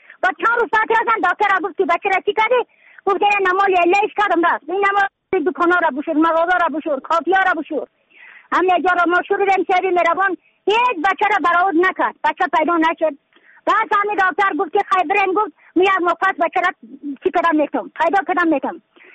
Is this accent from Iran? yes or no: no; Badakhshan, Afghanistan; از بدخشان هستم، مرکز بدخشان ولسوالی اکلی پایان قیره وینگ.